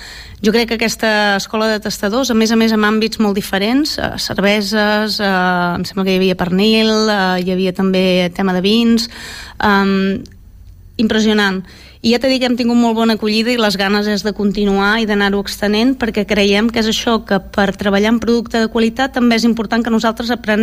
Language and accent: Catalan; Catalonia, Spain; Clar, jo soc del Baix Empordà, jo tiro més a el que és...